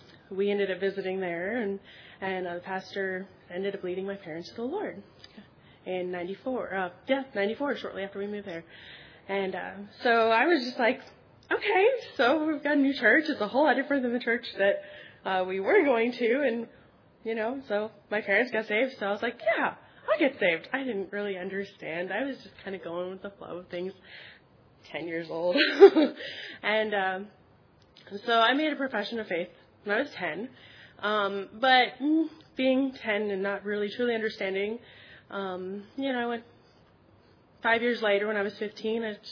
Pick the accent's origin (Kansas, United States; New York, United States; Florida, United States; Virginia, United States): Virginia, United States; also born or lived in Washington, D.C.; I'm originally actually from Virginia. That's where I grew up. And I was born in Washington, D.C.